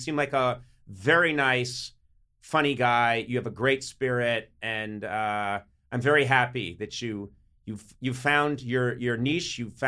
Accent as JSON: {"language": "English", "country": "Ireland", "said": "And that may come from being so Irish. I do think it is something that we do. Not all Irish people."}